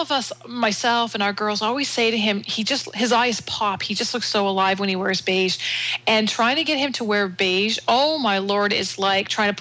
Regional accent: Canada; I'm Canadian. I'm proud of it.

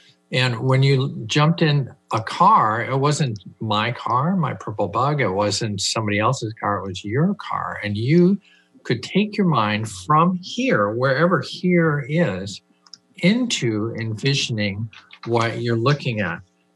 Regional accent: Minnesota, United States; I grew up in Minnesota. I kind of knew what North Dakota might be like.

